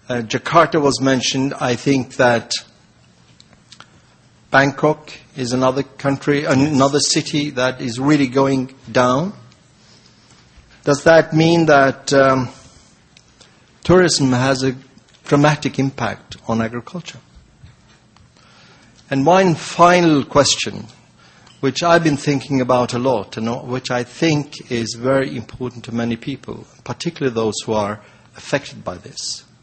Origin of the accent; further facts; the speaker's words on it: Norway; English is a second language; I'm from Norway.